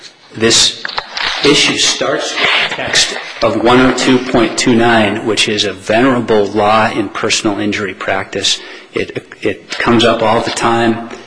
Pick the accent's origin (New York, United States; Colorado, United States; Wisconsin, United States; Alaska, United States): Wisconsin, United States; River Falls; from River Falls, Wisconsin, for Anthony Anderson.